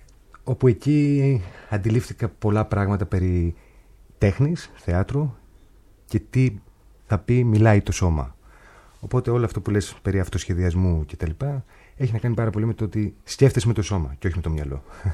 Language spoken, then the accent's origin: Greek; Pagondas, North Aegean, Greece; Από Σάμο, από το χωριό Παγόνδας, η μικρή Μόσχα όπως λεγόταν παλιά.